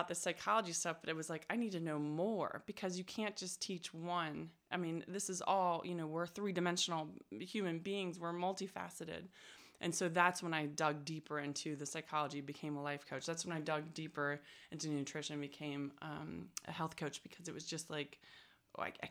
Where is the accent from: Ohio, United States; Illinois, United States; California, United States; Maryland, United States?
Maryland, United States; And I was living in Baltimore at the time. Where I'm from Maryland.